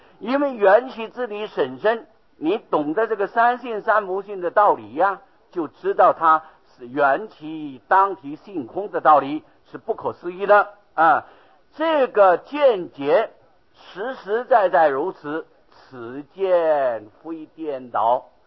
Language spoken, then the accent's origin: Chinese; Taiwan; 我没有到过大陆，我是台湾土生土长的。哎呀，我现在要改口说马路边学来的，我这个国语马路边学来的，所以啊没有办法咬得很清楚啊。